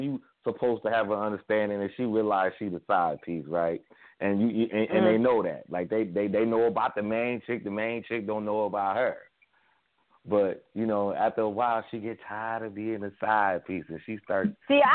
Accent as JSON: {"language": "English", "town": "Cleveland", "region": "Ohio", "country": "United States", "lives_now": "Atlanta, United States", "said": "Hey, I'm from Cleveland, though. I'll let you know. I'm from Cleveland. I just stay in Atlanta."}